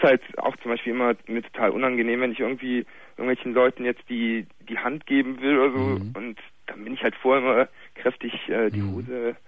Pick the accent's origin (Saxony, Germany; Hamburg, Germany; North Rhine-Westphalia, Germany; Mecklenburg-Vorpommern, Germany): North Rhine-Westphalia, Germany; Cologne; ich komme aus Köln